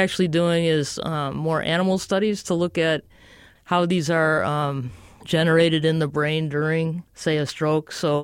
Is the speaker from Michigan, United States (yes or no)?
yes; Detroit, Michigan, United States; now in Kansas, United States; and I'm originally from Detroit, so I'm not a farm person at all, and I'm in Kansas